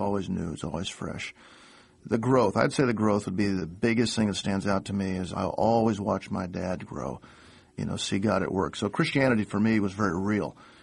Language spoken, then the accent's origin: English; Oakland, California, United States; born there; I was born in Oakland, California at Oak Knoll Naval Hospital, and about every year or two, we'd move somewhere else in the world.